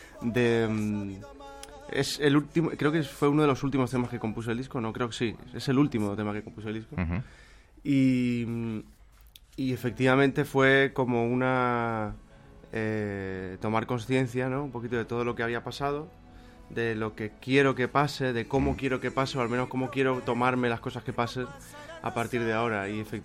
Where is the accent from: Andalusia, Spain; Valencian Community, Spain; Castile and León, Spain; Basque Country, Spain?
Andalusia, Spain; Málaga; he estado con mi familia en Málaga también, que necesitaba volver a mi tierra, a mi casa, con los míos